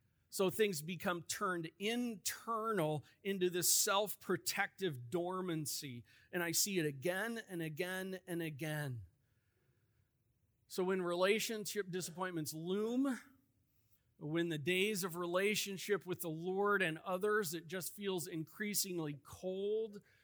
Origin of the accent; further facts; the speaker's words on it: Midwest, United States; I'm from the Midwest.